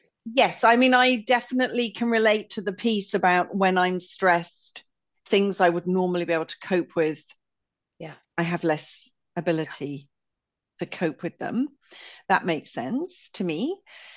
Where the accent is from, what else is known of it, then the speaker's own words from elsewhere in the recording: United Kingdom; Yes, I'm very British.